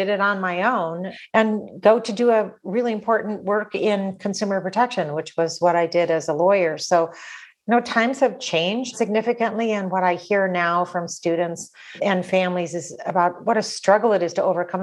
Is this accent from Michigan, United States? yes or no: yes; Michigan, United States; moved away as an adult; also born or lived in Oregon; So I grew up in Michigan, but after high school, moved with a group of friends to Oregon, fell in love with the state, and I enrolled at Lane Community College.